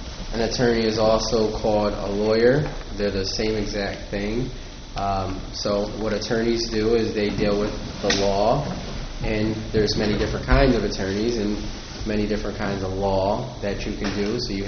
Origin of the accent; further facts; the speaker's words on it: Schenectady, New York, United States; Yeah, so just like all you three girls who are here, I grew up in Schenectady. I grew up uptown Schenectady, which is the Central Park neighborhood.